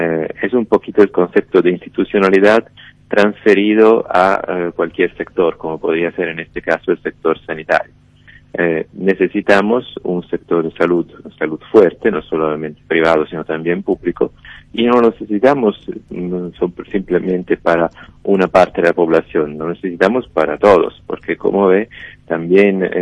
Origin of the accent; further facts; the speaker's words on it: Lombardy, Italy; Spanish is a second language; Yo vengo de la región de Lombardía, que es la región más contagiada de toda Italia, probablemente de toda Europa.